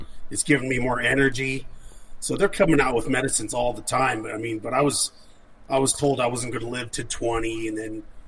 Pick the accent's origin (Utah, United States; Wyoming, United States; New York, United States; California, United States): Wyoming, United States; And I go, yeah, I'm from Wyoming.